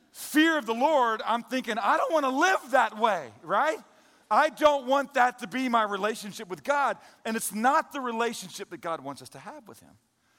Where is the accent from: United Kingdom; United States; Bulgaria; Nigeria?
United States; St. Louis, Missouri; I can remember, I grew up in St. Louis, Missouri